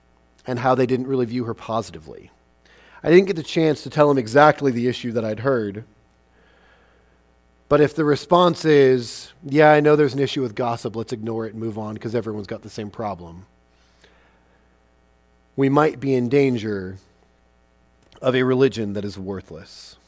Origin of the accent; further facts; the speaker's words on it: Midwest, United States; but I grew up in the Midwest, and what I've learned of Midwest nice is often it's partnered with a heavy layer of sarcasm